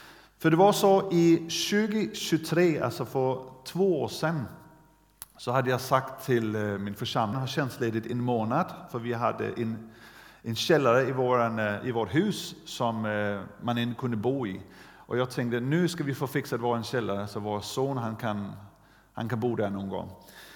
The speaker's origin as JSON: {"language": "Swedish", "country": "Denmark", "second_language": "Swedish", "lives_now": "Sweden", "said": "och är från Danmark, så om ni tycker min dialekt är konstig så är det därför."}